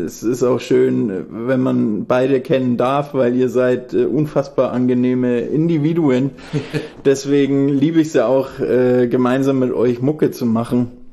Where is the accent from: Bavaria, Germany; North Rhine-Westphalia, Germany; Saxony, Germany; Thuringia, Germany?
Bavaria, Germany; Tröstau; now in Berlin, Germany; gebürtiger Fichtelgebirgler, Elternhaus in Tröstau vorhanden, deswegen fühle ich mich hier sehr wohl